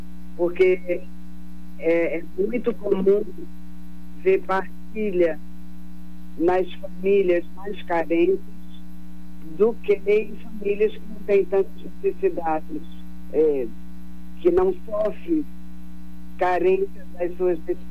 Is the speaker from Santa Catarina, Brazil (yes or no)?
no; Santa Rita, Paraíba, Brazil; born there; also born or lived in Africa; Eu nasci em Santa Rita, da Paraíba, com muito orgulho.